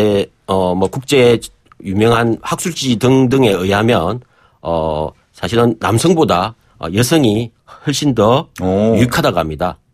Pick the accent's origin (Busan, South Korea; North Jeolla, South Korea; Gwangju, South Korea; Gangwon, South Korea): Busan, South Korea; 저는 이제 사실 고향이 네. 부산 쪽이라서 어릴 때부터